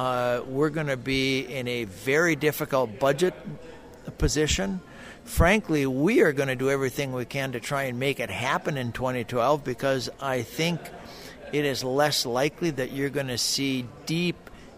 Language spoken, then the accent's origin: English; North Dakota, United States; I'm from North Dakota originally. We're kind of a small dairy state.